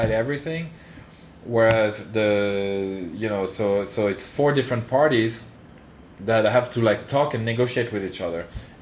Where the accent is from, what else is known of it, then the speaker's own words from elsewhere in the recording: Paris, Île-de-France, France; English is a second language; Yeah, I come from Paris.